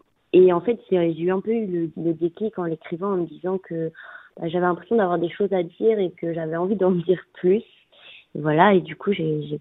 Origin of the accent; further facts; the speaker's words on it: Auvergne-Rhône-Alpes, France; born there; now in Montpellier, France; je suis née en Haute-Loire et je suis venue à Montpellier pour faire mes études.